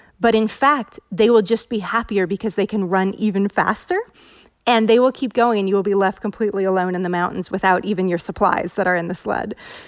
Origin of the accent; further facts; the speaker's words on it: Davis, California, United States; moved away as an adult; now in Alaska, United States; I grew up in Northern California in Davis.